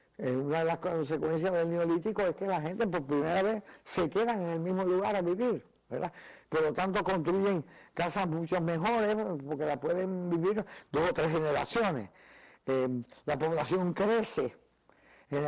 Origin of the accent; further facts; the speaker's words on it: Guantánamo, Cuba; also born or lived in Baracoa; Yo me acuerdo que de jovencita en Cuba, cuando por ejemplo uno paseaba cuando íbamos al campo, y yo me crié en Baracoa Oriente y después en Guantánamo